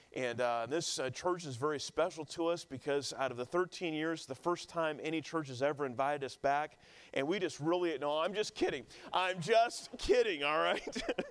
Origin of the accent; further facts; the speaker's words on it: Sacramento, California, United States; also born or lived in Kansas; I grew up in Sacramento, California. I was born in Kansas. I'm kind of a Midwesterner at heart, but grew up there in California.